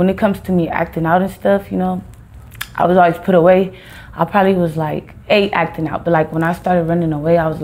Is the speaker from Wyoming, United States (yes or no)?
no; Los Angeles, California, United States; I grew up like in between like 34th Street and King, and I also like stayed in like the Vermont Knowles area.